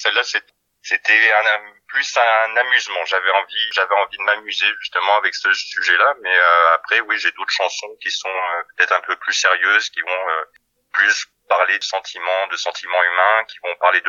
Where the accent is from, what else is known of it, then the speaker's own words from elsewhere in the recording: Toulon, Provence-Alpes-Côte d'Azur, France; born there; Je suis né à Toulon, et puis bah, maintenant, je suis en Charente, je vis en Charente.